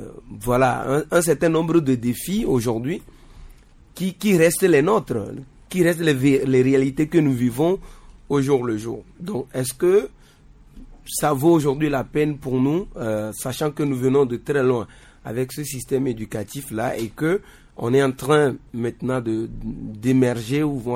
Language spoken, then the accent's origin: French; Togo; En tant que Togolais, ce que moi j'aspire et ce que je veux pour mon pays, c'est le meilleur en fait.